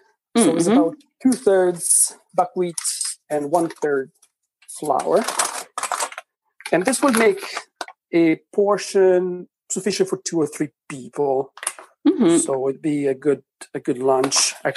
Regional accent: Lombardy, Italy; English is a second language; growing up in Lombardy, that's something that my mother used to make.

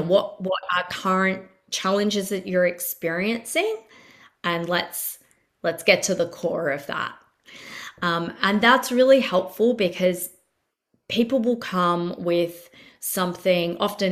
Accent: Melbourne, Victoria, Australia; now in Gold Coast, Australia; So I have always lived near the ocean. I grew up in Melbourne, and it's bay. It's bay. It's not surf beach, but we always lived near the ocean. And then I now live on the Gold Coast, but we actually live backing onto a forest.

